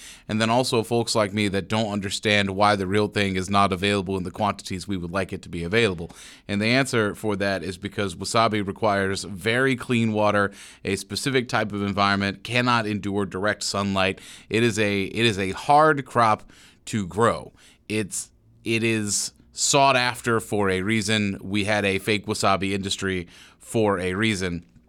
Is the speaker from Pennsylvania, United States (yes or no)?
yes; Pittsburgh, Pennsylvania, United States; I'm from Pittsburgh, just in case.